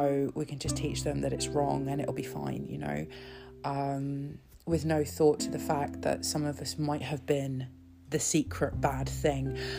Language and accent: English; South East England, United Kingdom; I grew up in Kent in England